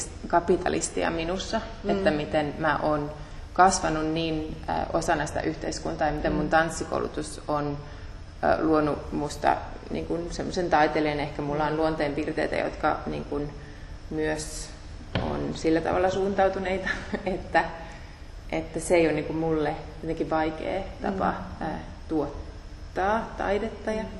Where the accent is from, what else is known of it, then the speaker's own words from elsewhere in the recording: London, United Kingdom; kun mä oon kasvanut teinistä Lontoossa